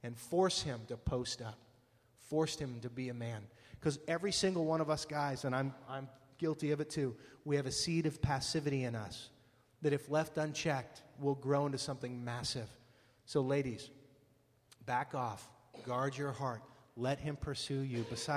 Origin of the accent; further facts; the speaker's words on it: Fresno, California, United States; because I didn't grow up knowing the Lord, and I was far from God for a long time and grew up in Fresno.